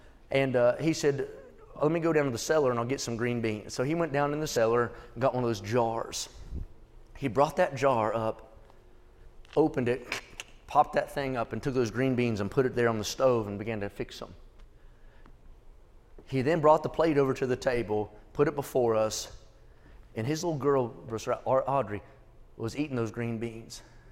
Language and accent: English; West Virginia, United States; When I grew up in West Virginia, everything in West Virginia is like this on a hill.